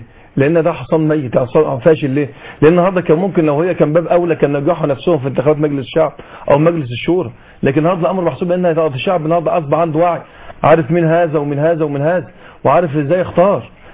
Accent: Sharqia Governorate, Egypt; ومحدش برضه بيحضر في المؤتمر ده خصوصا عندنا في الشرقيه

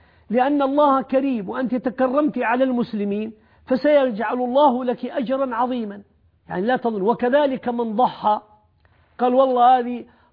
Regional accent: Saudi Arabia; عندنا في المملكة العربية السعودية

